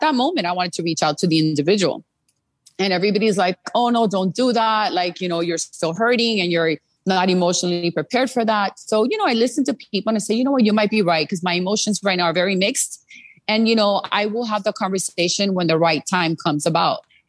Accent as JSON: {"language": "English", "country": "United States", "tie": "born or raised there", "said": "I was born and raised here. My parents are Cuban. I always say I'm Cuban American, right?"}